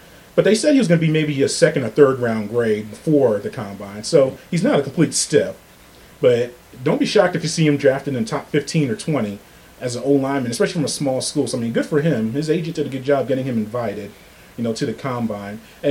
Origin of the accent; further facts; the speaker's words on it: New York, United States; As a growing up in New York, there are several rules that you live by.